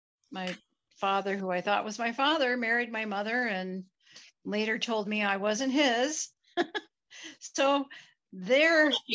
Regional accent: California, United States; also born or lived in Connecticut; I was born in Connecticut, transferred out here to California, 1967, June of 1967. And I was born to a mother who raised us mostly as a single mom. And let's see, we lived in LA County for a little while

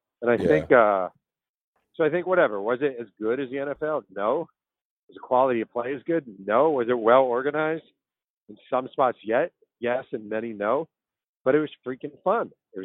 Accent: Arkansas, United States; I can tell you things about Bill Clinton growing up in Arkansas that may not be flattering about him.

